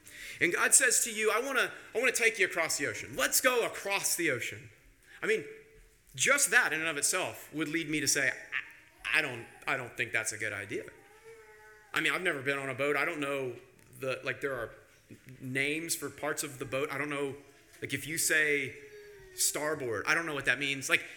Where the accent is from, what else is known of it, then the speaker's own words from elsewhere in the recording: Kansas, United States; So I'm from Kansas, and all of you look, as much as you can tell by looking, to be educated people. There is no ocean in Kansas.